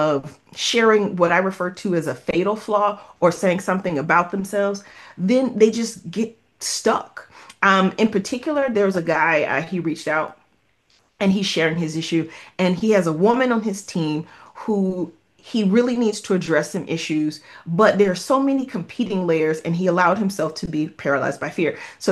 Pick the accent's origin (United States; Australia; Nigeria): United States; the South; I'm a Southern girl. Sometimes my accent is stronger than others. If we talk about colorism, I'm pretty brown. I came from a working class family.